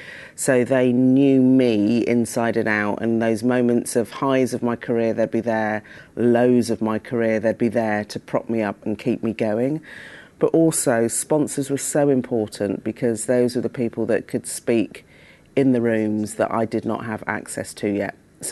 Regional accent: Reading, South East England, United Kingdom; So look, Reading is known as mini Barbados because so many people from Barbados sort of descended to Reading in the early 60s. And I think I'm typical of most sort of second generation immigrants of West Indi

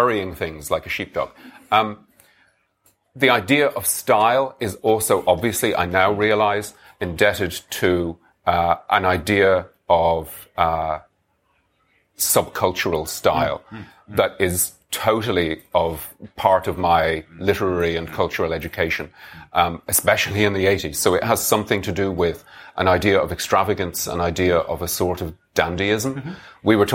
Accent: Dublin, Leinster, Ireland; as a teenager growing up in Dublin, my introduction to European culture was through English Europhiles.

